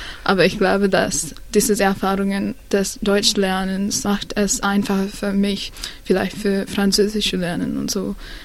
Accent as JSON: {"language": "German", "country": "Sri Lanka", "second_language": "German", "said": "ich komme aus Sri Lanka. So, in meinem Haus spreche ich in Sinhala und ich habe selbst Koreanisch ein bisschen gelernt."}